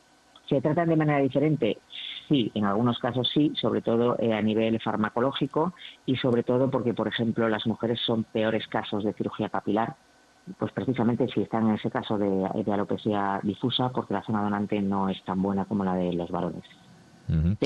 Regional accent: Avilés, Asturias, Spain; Avilés, Asturias.

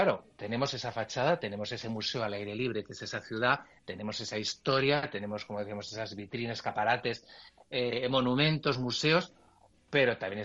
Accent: Bilbao, Basque Country, Spain; Es como los bilbaínos cuando presumimos de nuestro precioso Bilbao como está

